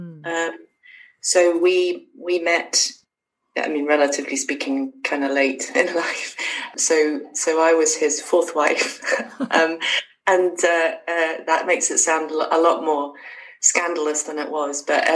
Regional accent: Oxford, South East England, United Kingdom; now in Scotland, United Kingdom; I've now lived here longer than the place I come from. So I come from Oxford and was born and brought up in Oxford.

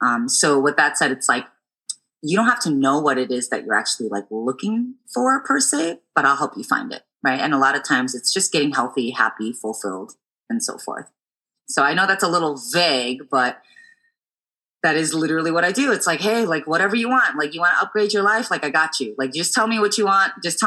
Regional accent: Chicago, Illinois, United States; now in San Francisco, United States; I'm a Korean American daughter of immigrants. I was born and raised in Chicago. I currently live in San Francisco. I've been out here since 2007.

